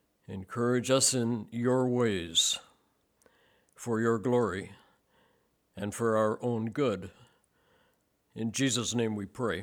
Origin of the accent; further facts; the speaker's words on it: Sudbury, Ontario, Canada; We're from the Sudbury area.